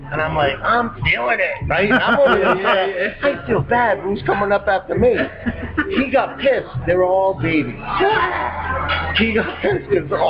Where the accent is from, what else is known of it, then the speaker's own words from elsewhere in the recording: Cranston, Rhode Island, United States; now in California, United States; I actually am. I'm originally from Cranston, and then I moved out to California. I was in the military.